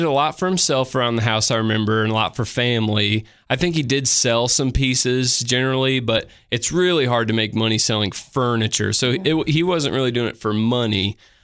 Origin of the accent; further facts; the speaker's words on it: Illinois, United States; now in Tennessee, United States; No, I'm from Central Illinois originally.